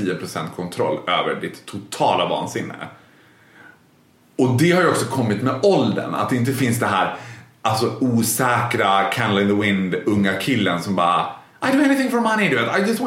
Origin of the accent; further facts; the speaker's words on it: Borlänge, Dalarna County, Sweden; moved away as an adult; also born or lived in London / Rome; now in Stockholm, Sweden; Jag är född och uppvuxen i Borlänge. Sen direkt efter gymnasiet så flyttade jag till London. Och så bodde jag i London ett år. Och sen bodde jag i Rom ett år. Och sen flyttade jag till Stockholm.